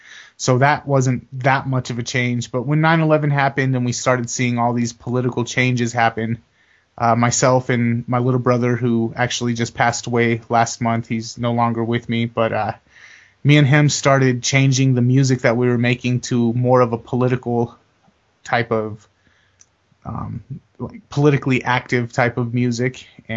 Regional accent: Los Angeles, California, United States; We grew up in Los Angeles, and my family is pretty much predominantly Mexican. And so growing up in Los Angeles and coming from minority neighborhoods

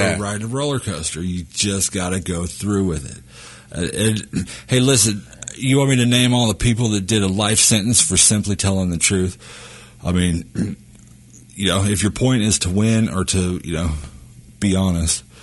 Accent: Wyoming, United States; born there; now in Missouri, United States; I was born in Wyoming and I live in Missouri. I'm a citizen of Wyoming and a resident of Missouri.

